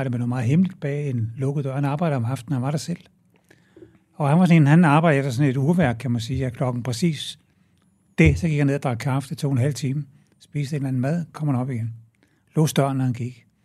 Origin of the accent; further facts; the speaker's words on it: Amager, Capital Region of Denmark, Denmark; born there; Jamen, jeg er født på Amager.